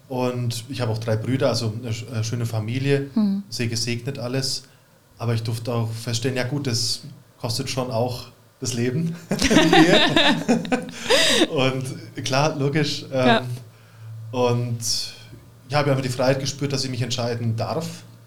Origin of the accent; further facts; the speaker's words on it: Kronach, Bavaria, Germany; Also meine Heimatort.